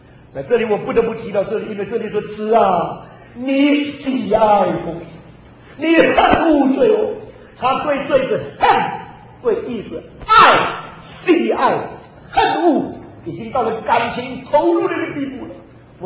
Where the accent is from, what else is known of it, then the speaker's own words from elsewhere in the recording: Xiamen, Fujian, China; moved away; 我2年前离开厦门50年，我是厦门生的，所以厦门是我的家乡。